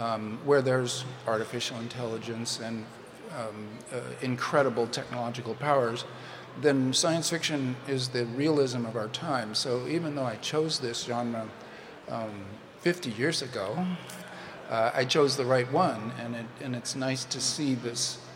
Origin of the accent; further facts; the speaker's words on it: California, United States; I say because if you grew up in California, when I grew up in California, you become a science fiction writer in order to have a fidelity to the real.